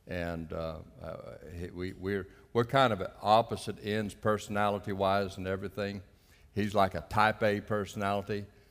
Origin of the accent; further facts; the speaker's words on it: Houston, Texas, United States; I'm from Houston, Texas.